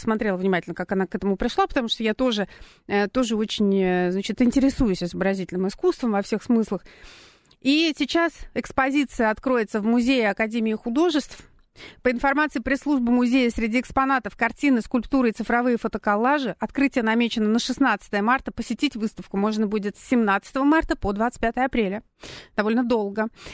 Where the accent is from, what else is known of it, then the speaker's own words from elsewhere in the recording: Saint Petersburg, Russia; мы, петербуржцы, всегда говорили